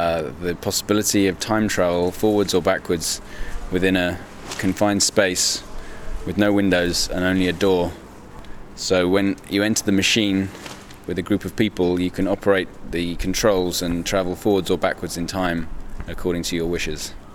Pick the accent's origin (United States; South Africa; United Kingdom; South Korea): United Kingdom; I was invited here for the summit, and I'm from the United Kingdom.